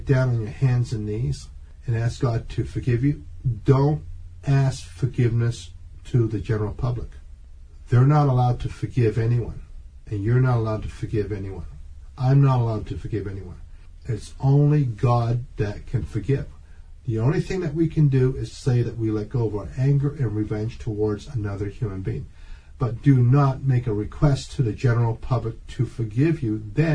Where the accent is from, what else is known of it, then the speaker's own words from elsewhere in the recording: Canada; And I'm Canadian.